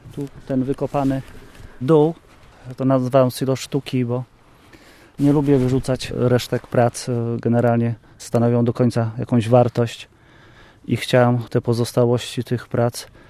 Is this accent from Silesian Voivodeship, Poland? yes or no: yes; Rodów, Silesian Voivodeship, Poland; born there; Urodziłem się obok, w tym domu, który tam stoi, gdzie mieszka obecnie moja rodzina.